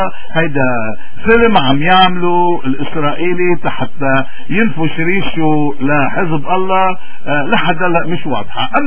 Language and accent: Arabic; Lebanon; المجتمع الدولي مش بتضحك علي لسليمان وبيقل من قيمتنا كلبنانيين